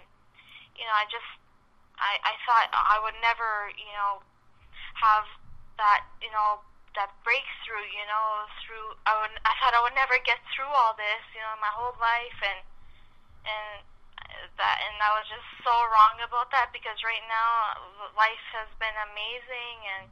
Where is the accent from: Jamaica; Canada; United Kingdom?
Canada; Toronto, Ontario; I was born in Toronto, Ontario, Canada, and I've been here all my life, and I was born and raised